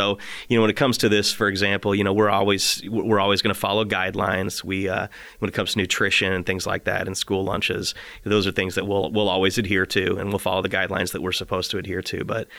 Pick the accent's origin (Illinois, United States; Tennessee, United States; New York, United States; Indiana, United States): Illinois, United States; So I was really, and growing up in McLean County, and I was very aware of District 87 and the good work that's done.